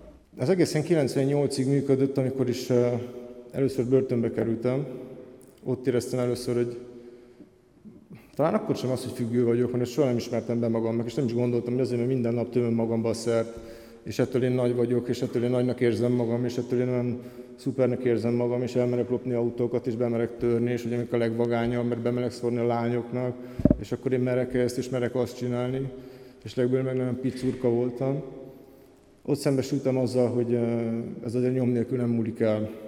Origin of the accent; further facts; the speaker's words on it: Budapest, Hungary; born there; Én 74-ben születtem, egy jómódú vállalkozó családban, itt Budapesten, második gyermekként.